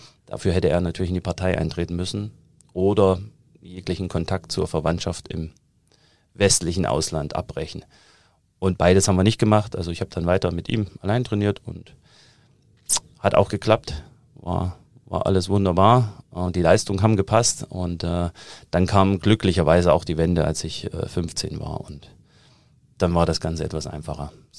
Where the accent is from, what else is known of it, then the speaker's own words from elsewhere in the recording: Thuringia, Germany; accent: Thuringian; Also ich komme ja aus Thüringen, hört man immer noch raus.